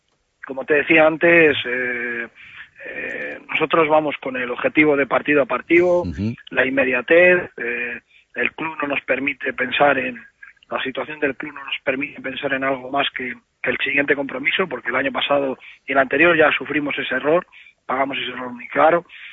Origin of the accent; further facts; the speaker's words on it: Valladolid, Castile and León, Spain; born there; Yo nací aquí en Valladolid, trabajé en Valladolid muy a gusto